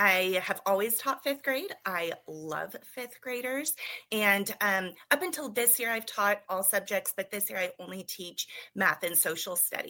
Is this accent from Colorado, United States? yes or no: yes; Colorado, United States; now in Mitchell, United States; I currently live and teach in Mitchell, Indiana, so southern part of Indiana, but I grew up most of my life in Colorado.